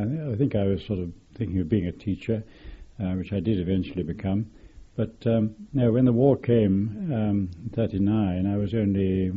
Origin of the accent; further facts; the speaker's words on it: South West England, United Kingdom; born there; Well, I was born in Dorset, near Shaftesbury, in the North Dorset